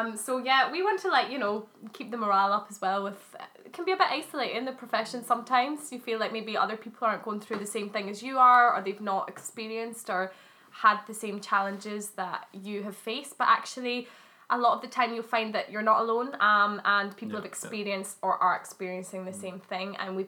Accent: Scotland, United Kingdom; accent: Scottish; The confidence for me to be able to talk on this because of my Scottish accent.

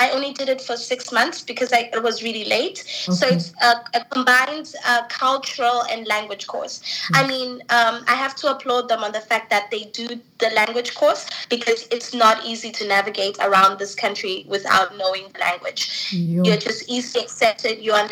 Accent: South Africa; now in Germany; Growing up in South Africa, we are just outspoken, very loud, we know ourselves, very confident.

